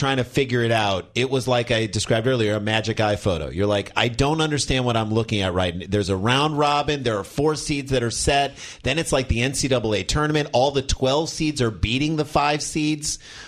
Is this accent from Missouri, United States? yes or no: yes; St. Louis, Missouri, United States; as Blues fans, the two of us growing up in St. Louis, huge fans of St. Louis